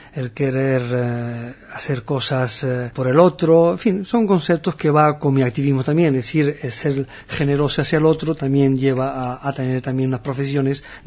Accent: Larache, Tanger-Tetouan-Al Hoceima, Morocco; Era marroquí, con todo orgullo, de Larache, de mi pueblo, del otro, y por otro lado, mi orgullo de ser sefardí, judío, defendía las dos actitudes.

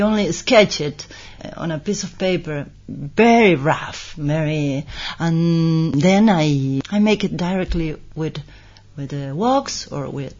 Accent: Buenos Aires, Argentina; moved away as an adult; now in Madrid, Spain; I'm from Argentina, Buenos Aires.

